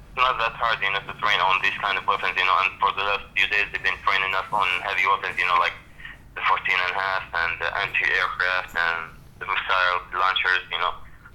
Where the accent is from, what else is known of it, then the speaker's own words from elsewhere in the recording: Benghazi, Cyrenaica, Libya; English is a second language; Benghazi City.